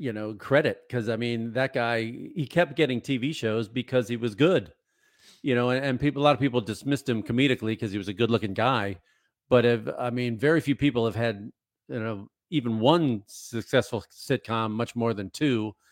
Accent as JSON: {"language": "English", "region": "Wisconsin", "country": "United States", "tie": "born there", "said": "Help me out, because I was born in Wisconsin."}